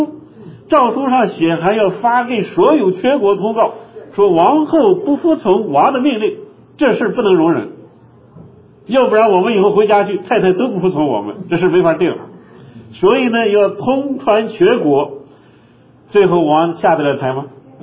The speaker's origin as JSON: {"language": "Chinese", "country": "China", "said": "按照我们中国人做法的话，这些明哲的人会说，算了，这不就下个台阶吗？"}